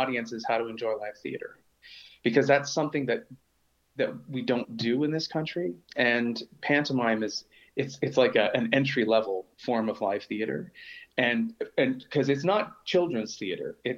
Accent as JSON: {"language": "English", "town": "Toronto", "region": "Ontario", "country": "Canada", "moved": "as an adult", "said": "We're from Toronto. We moved out here about 3.5 years ago."}